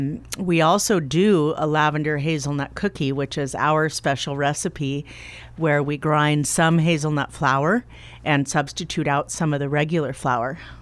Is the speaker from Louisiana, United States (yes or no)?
no; Roseburg, Oregon, United States; I got to move back to my hometown. I got to move back to Roseburg, and that's how it all started.